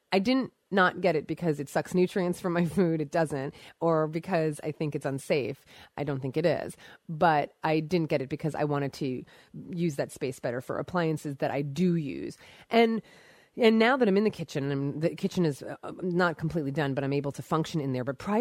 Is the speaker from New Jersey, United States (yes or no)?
yes; Summit, New Jersey, United States; Beth, I grew up in Summit in Livingston, and my husband's from Randolph, so I know Morristown well and love it.